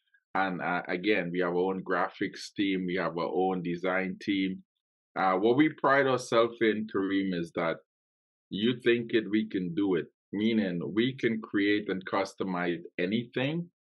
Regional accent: Trinidad & Tobago; So I was born in Trinidad and Tobago.

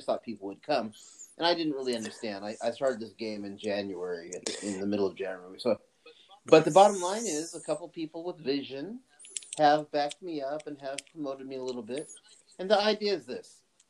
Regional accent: United States; now in Riverside, United States; I'm American. I'm here in Riverside, California.

